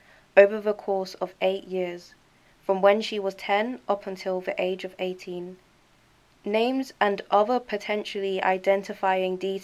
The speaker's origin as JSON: {"language": "English", "country": "Nigeria", "lives_now": "London, United Kingdom", "said": "I'm a black woman, I'm Nigerian, I live in London"}